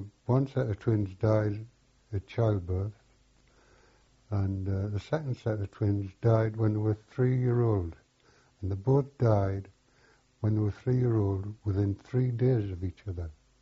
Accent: Birtley, North East England, United Kingdom; And I was born in Birtley, County Durham, number 25, School Street. I moved from 25 School Street to number 30 Hill Street. And from there, I was there until I left school.

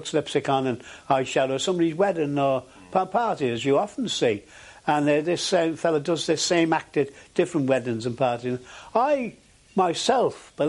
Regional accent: England, United Kingdom; Funnily enough, I'm not saying this because I'm English, but the Americans were the biggest defaulters in that respect.

